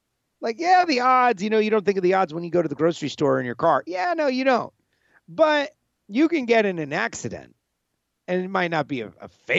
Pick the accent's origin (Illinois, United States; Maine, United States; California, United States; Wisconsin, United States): California, United States; San Diego; it's a world I dreamed of racing in when I was a kid growing up in San Diego.